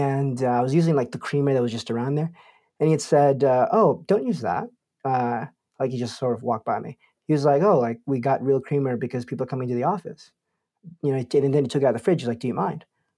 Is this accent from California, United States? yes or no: no; Teaneck, New Jersey, United States; I'm part Haitian, I'm part Filipino. Right. I grew up in a town called Teaneck, New Jersey, which is one of the most Orthodox Jewish towns in the entire country.